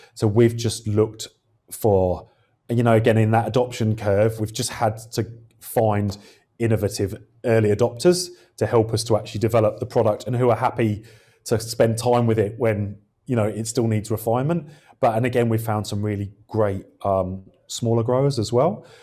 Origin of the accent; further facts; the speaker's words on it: Australia; I don't know if you've ever spent any time as an Aussie in London